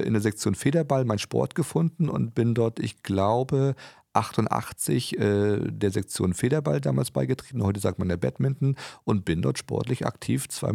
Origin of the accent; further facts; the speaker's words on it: Bützow, Mecklenburg-Vorpommern, Germany; now in Güstrow, Germany; also ich bin gebürtig Bützower, meine Frau auch, und sind dann ganz in der Nähe hier von glücklich noch zu DDR-Zeiten aufgewachsen.